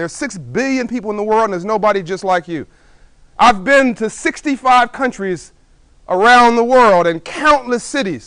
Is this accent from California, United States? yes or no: yes; Compton, California, United States; I'm from Compton. I don't know if you know where Compton is or South Central or Watts, but it's the hood.